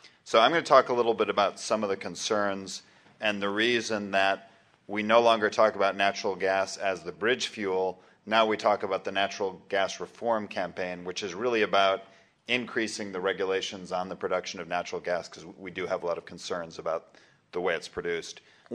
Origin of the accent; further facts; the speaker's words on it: Syracuse, New York, United States; now in Texas, United States; I grew up in Syracuse, New York. I've been here in Texas about 20 years